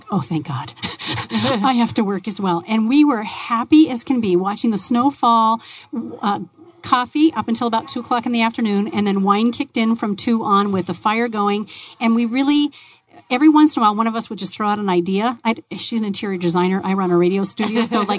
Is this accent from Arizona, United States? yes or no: yes; Tempe, Arizona, United States; I grew up here in Tempe, nearby city.